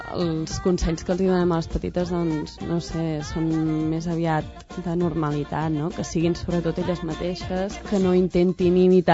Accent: North Macedonia; soc de Macedònia

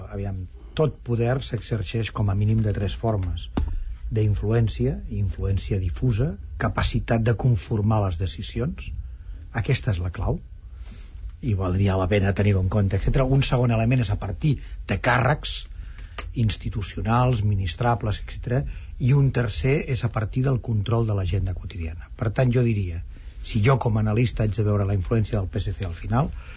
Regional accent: Catalonia, Spain; com a català i com a catalanista en sentit genèric

